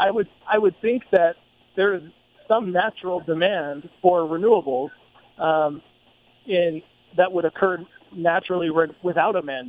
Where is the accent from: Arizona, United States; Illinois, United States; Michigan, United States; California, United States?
Arizona, United States; My home state, for instance, I grew up in Arizona